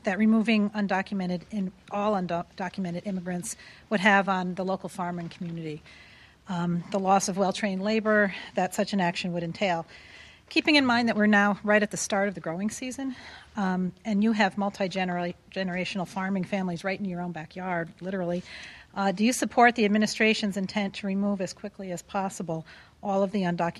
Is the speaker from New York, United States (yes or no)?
yes; Hudson, New York, United States; I'm from Hudson, New York.